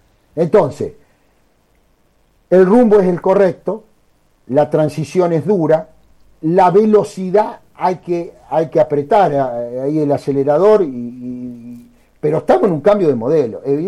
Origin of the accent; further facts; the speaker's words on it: Carlos Pellegrini, Santa Fe, Argentina; una localidad de la zona núcleo de 8.000 habitantes, como es mi pueblo, Carlos Pellegrini